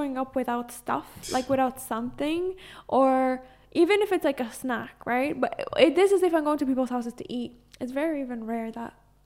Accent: Mexico; English is a second language; now in United States; I'm from Mexico.

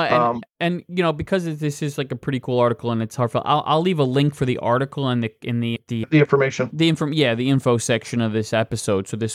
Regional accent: New Jersey, United States; And the local Blockbuster where I grew up in New Jersey

